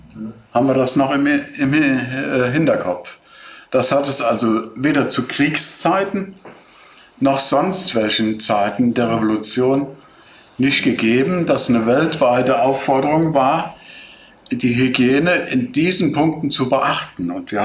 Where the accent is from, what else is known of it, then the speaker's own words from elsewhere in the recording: Rhineland-Palatinate, Germany; Ja, wir kommen aus dem Westerwald